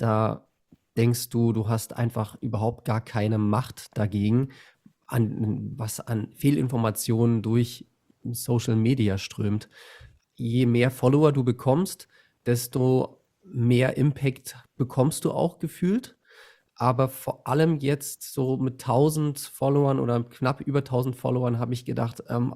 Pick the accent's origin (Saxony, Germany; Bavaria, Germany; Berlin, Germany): Berlin, Germany; Ich bin in Bayern, aber ich komme aus Berlin